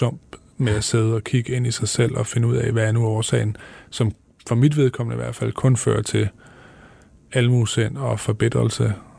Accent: Viborg, Central Denmark Region, Denmark; Altså det at gå fra at være i en almindelig situation i Viborg, hvor jeg voksede op

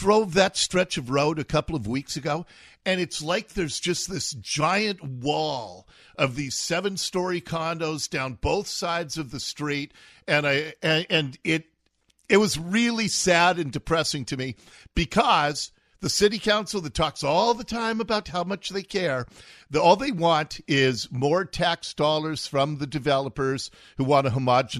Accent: Seattle, Washington, United States; I grew up in Ballard. I always think of the heart of Crown Hill, the hub, as being 80th and 15th.

